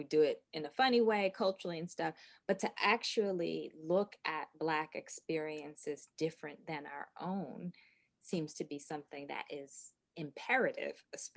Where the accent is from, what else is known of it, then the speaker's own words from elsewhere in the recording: Northeast, United States; growing up in the Northeast and being born, my family being in the Deep South, that's my private culture.